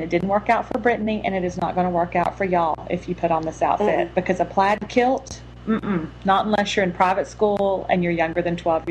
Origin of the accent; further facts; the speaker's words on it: Beaumont, Texas, United States; accent: transient Texas; also born or lived in Houston; now in San Antonio, United States; I grew up in Houston, and then I grew up in Beaumont, and so I lived in different cities, and so I think my accent has kind of, and my mom grew up in the Panhandle, so I think I have all this transient Texas kind of accent.